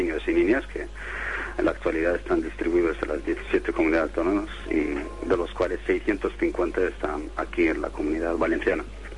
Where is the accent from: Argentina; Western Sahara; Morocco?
Western Sahara; now in Spain; fui delegado saharaui para la comunidad de Castilla-La Mancha.